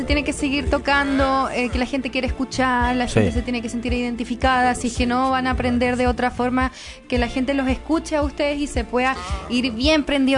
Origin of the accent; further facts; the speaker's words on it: Mexico; now in Chile; Me considero súper mexicana. Ya tengo mis cosas también. La verdad es que he tratado de llevar una vida aquí en Chile entre México y Chile. Así que... pertenezco a 2 países